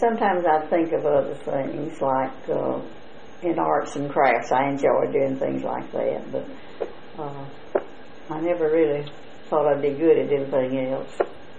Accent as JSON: {"language": "English", "town": "Ragland", "region": "Alabama", "country": "United States", "tie": "born or raised there", "said": "And I was born in Ragland at home. And Dr. Brown was my doctor."}